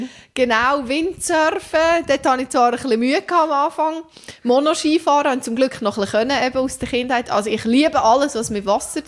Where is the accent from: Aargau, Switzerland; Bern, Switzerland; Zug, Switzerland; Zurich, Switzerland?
Zug, Switzerland; born or raised there